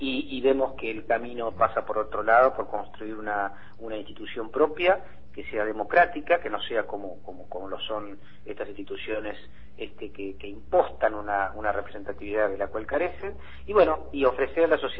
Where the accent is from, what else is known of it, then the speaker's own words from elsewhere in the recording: Argentina; aquellos como nosotros, argentinos